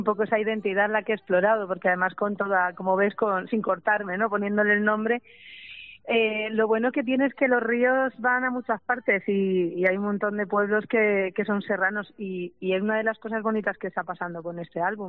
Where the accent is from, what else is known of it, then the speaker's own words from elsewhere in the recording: Bogarra, Castilla-La Mancha, Spain; Sí, en mi pueblo se llama Bogarra, es de la sierra del Segura.